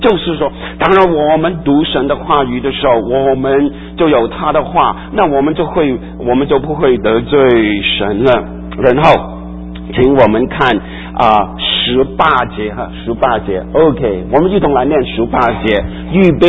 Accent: Guangdong, China; 我们就好像这个我们广东人啊，不是我们广东人不是有个通圣吗？

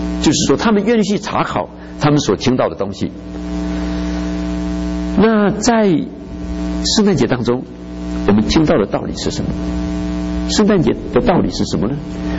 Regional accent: China; 犹太人向他们传福音，中国人，我们中国人要传福音。

